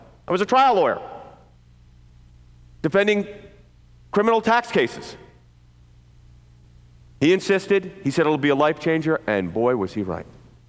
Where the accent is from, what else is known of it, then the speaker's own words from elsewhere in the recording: Brooklyn, New York, United States; but I was a litigator from Brooklyn. And, you know, I didn't look like the Christian lawyer guy. I looked like the Brooklyn guy.